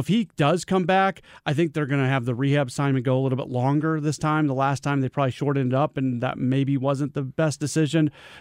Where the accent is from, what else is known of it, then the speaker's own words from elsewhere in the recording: St. Louis, Missouri, United States; I didn't hide the fact that I was originally from St. Louis, but I certainly did not advertise that fact either.